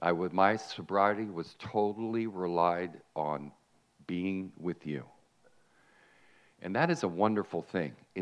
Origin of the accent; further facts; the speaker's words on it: Miami Shores, Florida, United States; Okay, now I'm from Miami Shores. It's, you know, right next to Miami, a cosmopolitan city. And you know, I'm a beach guy, and I grew up water skiing and fishing and all of that.